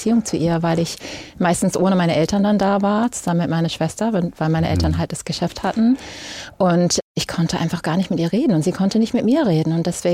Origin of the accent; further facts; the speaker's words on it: Eutin, Schleswig-Holstein, Germany; Also ich bin zur Schule gegangen in Eutin.